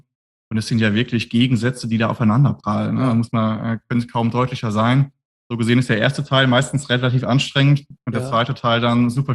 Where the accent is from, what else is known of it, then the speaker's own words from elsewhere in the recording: Speyer, Rhineland-Palatinate, Germany; born there; Also geboren bin ich tatsächlich in der Region hier in Speyer.